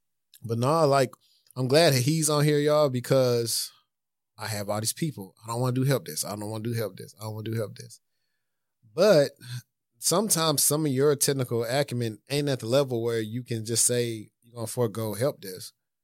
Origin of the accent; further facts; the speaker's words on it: North Carolina, United States; Nah, I'm from North Carolina.